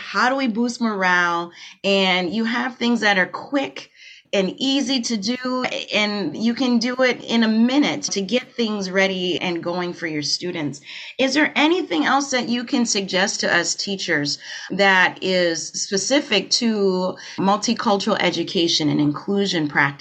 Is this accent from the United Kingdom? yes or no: no; Liberia; now in Minnesota, United States; I'm from Liberia originally, and I emigrated to Minnesota with my parents.